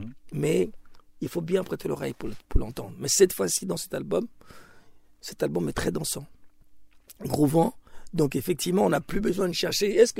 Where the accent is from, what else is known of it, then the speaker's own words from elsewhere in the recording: Bukavu, South Kivu, DR Congo; born there; Moi, je suis métisse parce que ma mère est rwandaise et mon père est congolais. Donc, je suis né à Bukavu, à l'Est.